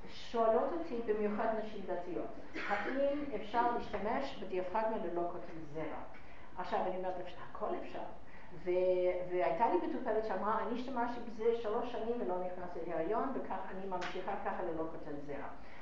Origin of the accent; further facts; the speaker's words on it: United States; now in Israel; אני אמריקאית וזו שיטה מאוד פופולרית באמריקה